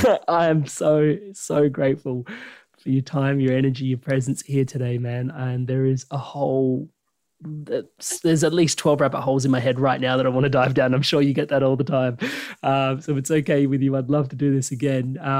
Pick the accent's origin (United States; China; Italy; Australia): Australia; growing up in Australia, it's a really beautiful country